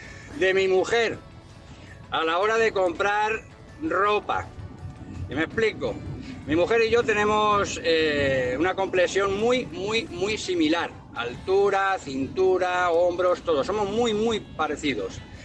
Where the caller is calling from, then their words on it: Madrid, Community of Madrid, Spain; de Madrid.